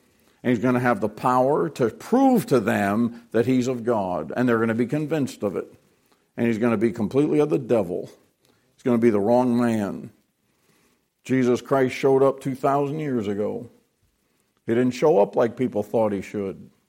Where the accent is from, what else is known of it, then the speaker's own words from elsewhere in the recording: New England, United States; I was from up north. I was from New England.